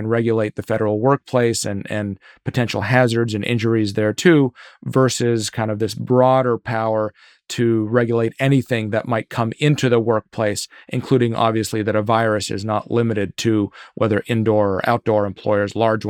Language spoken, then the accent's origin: English; Virginia, United States; if my home state of Virginia, its Department of Labor, wanted to put in a vaccine mandate